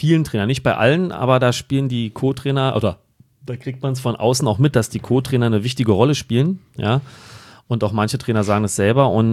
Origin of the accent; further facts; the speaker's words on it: Berlin, Germany; als Berliner